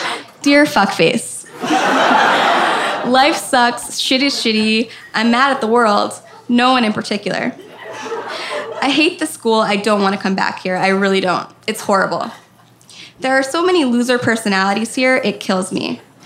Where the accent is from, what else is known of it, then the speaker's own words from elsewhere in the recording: Boca Raton, Florida, United States; I grew up in Boca Raton, Florida. At the time of this journal, I was 15 to 16 years old.